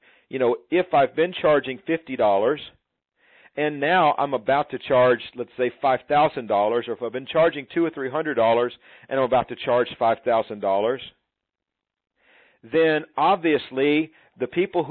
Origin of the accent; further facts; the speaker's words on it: Mississippi, United States; as many of you are aware, I grew up in Mississippi, and so, you know, there's a lot of country people in Mississippi.